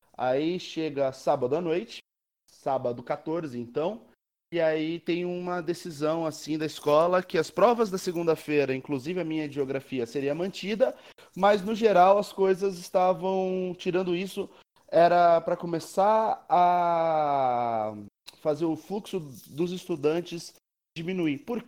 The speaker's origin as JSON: {"language": "Portuguese", "town": "Osasco", "region": "São Paulo", "country": "Brazil", "said": "Eu sou de Osasco e trabalho em São Caetano."}